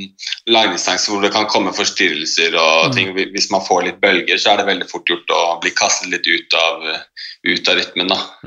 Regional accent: Oslo, Norway; Jeg er 26 år gammel. Jeg er født og oppvokst i Oslo.

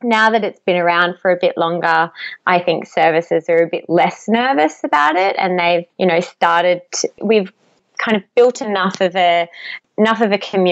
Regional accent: Sydney, New South Wales, Australia; now in Melbourne, Australia; So moved to Melbourne because I'm originally from Sydney

